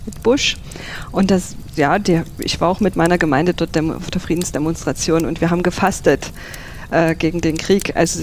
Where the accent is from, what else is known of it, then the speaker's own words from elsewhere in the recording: Dippoldiswalde, Saxony, Germany; Genau, ich bin in Dippoldiswalde aufgewachsen und ja, meine Familie kommt von dort. Bin dort zur Schule gegangen, habe dort meine Jugendzeit verbracht.